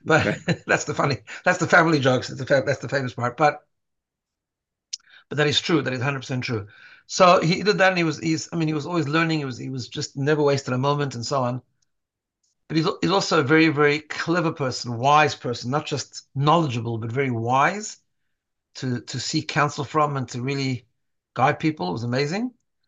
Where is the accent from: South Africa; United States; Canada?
South Africa; now in Melbourne, Australia; I came from South Africa. I grew up in a Hasidic home